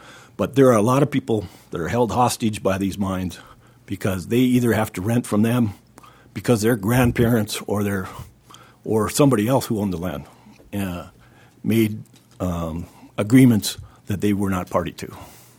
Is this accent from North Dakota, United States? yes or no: yes; Underwood, North Dakota, United States; I'm from Underwood, North Dakota.